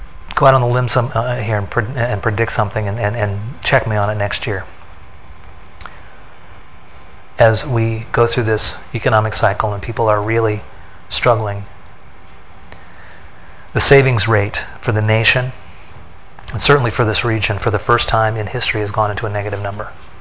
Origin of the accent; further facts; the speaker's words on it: Indianapolis, Indiana, United States; growing up in Indianapolis, I think it was a state law. You know, you had to root for the Hoosiers.